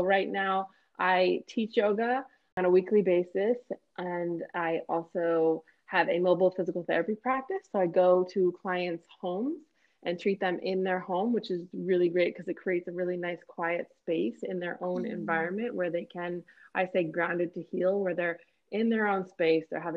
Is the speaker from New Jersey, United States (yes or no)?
yes; New Jersey, United States; Yes, I hail from New Jersey, where Josh is from.